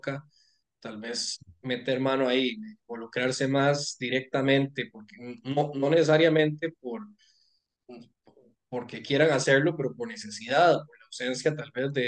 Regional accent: Alajuela, Costa Rica; como en Costa Rica, por ejemplo, en Alajuela, decimos Melcochón, para el ejemplo, yo soy de Alajuela.

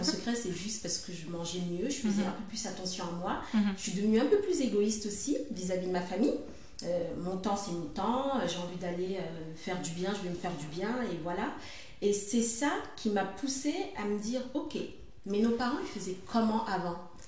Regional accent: Guinea-Bissau; Moi, je suis originaire de la Guinée-Bissau, très exactement.

